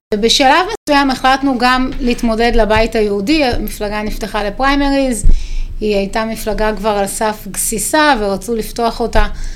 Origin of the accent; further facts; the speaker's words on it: Tel Aviv, Tel Aviv District, Israel; born there; נולדתי בתל אביב, בשכונת בבלי, באמת באזור שהוא מאוד משוייך עם השמאל